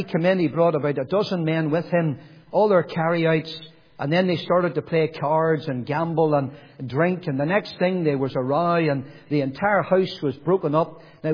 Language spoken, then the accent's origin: English; Nottingham, East Midlands, United Kingdom; born there; I was born in Nottingham in England.